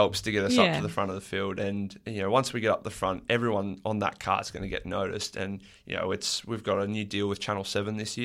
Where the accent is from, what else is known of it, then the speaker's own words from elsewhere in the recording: Singleton, New South Wales, Australia; also born or lived in Maitland; I moved schools from Singleton to Maitland to Hunter Valley Grammar School